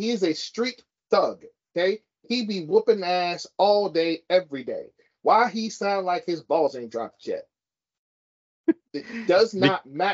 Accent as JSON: {"language": "English", "region": "California", "country": "United States", "said": "So as a Californian versus the whole ass world, it's kind of like when we say hella."}